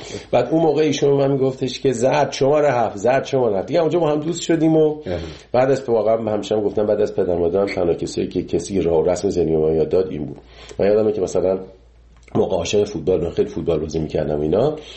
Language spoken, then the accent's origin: Persian; Iran; moved away; 30 سال 30 خورده سال که از ایران من اومدم بیرون